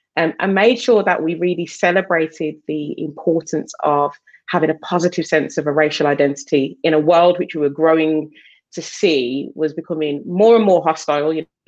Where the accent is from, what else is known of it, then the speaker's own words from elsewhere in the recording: Birmingham, West Midlands, United Kingdom; accent: Brummy; where I am, which is in Birmingham, if people can't tell by my Brummy 0121 accent